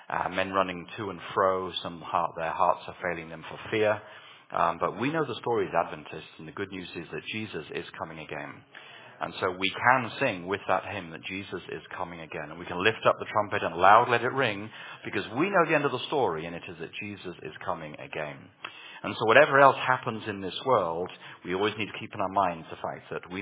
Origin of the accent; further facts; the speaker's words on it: England, United Kingdom; I grew up in England